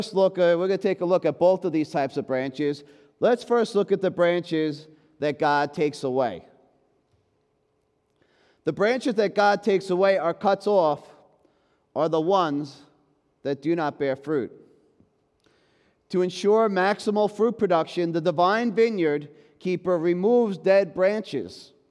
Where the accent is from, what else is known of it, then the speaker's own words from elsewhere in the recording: Long Island, New York, United States; I grew up on Long Island, so I'm not too familiar with the agricultural process of grafting.